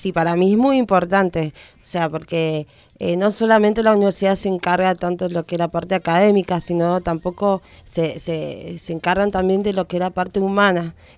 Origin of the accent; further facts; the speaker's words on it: Mendoza, Argentina; now in Villa Mercedes, Argentina; De Mendoza vengo.